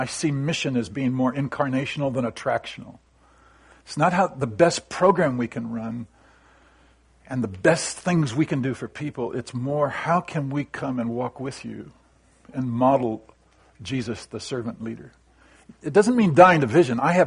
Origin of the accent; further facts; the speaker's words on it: United States; I would say one of our strengths in America is we are initiative-taking.